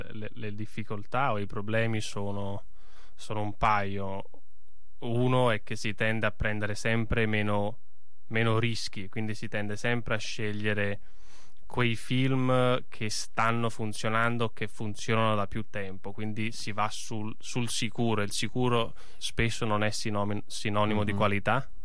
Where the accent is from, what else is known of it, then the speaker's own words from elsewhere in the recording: Tavarnelle, Tuscany, Italy; perché oltre ad essere entrambi toscani, un po' irriverenti, ci siamo scoperti vicini di collina. Io sono di Tavarnelle